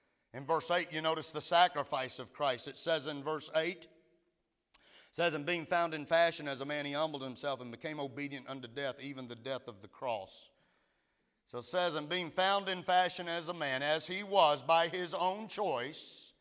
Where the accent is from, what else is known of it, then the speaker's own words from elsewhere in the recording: Freeport, United States; I grew up in Freeport. You know, in our area, it's probably not as bad as it used to be, but Freeport was like the armpit of the area.